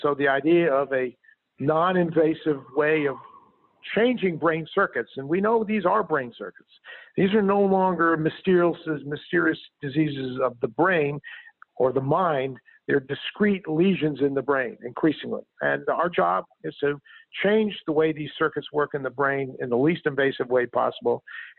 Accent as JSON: {"language": "English", "region": "East Coast", "country": "United States", "tie": "born or raised there", "said": "You know, I grew up in the East Coast and fell under the spell of the aristocracy, and Harvard embodies that aristocracy."}